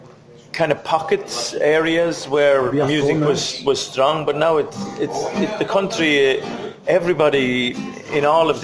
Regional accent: England, United Kingdom; born there; I mean, I was born in England. I learned my Irish music in England.

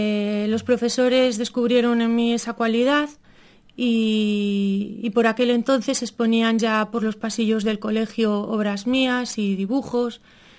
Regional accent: Neda, Galicia, Spain; born there; Neda es la tierra de mis padres, es la tierra de mis hermanos, es donde yo nací

